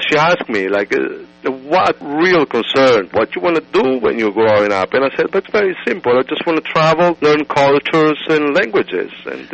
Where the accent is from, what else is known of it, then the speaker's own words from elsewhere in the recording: Trieste, Friuli-Venezia Giulia, Italy; I have a kind of a multifarious kind of a background. I was brought up in Trieste, which is on the northeast.